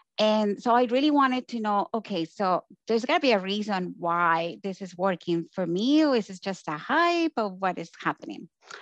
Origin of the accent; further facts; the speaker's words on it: Colombia; now in Canada; I'm from Colombia and I live in Canada